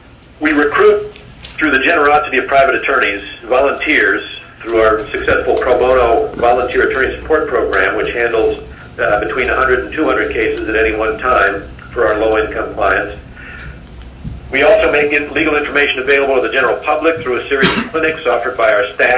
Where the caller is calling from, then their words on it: Fairbanks, Alaska, United States; and I'm teleconferencing from Fairbanks.